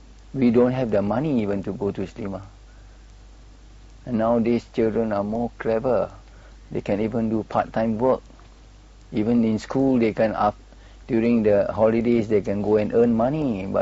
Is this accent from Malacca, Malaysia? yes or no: yes; Malacca, Malaysia; I was born in Malacca, and then the name of the road is called Tranquera. It's in the name after the Portuguese, you see. And behind that is a sea, you see. So I'm living behind the sea.